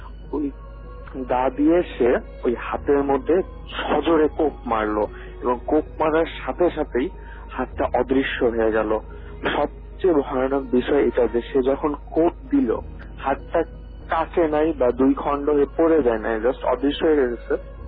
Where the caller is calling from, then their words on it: Jessore, Khulna Division, Bangladesh; আমাদের গ্রাম যশোরের ঝিনাইদহের বাবরা গ্রাম।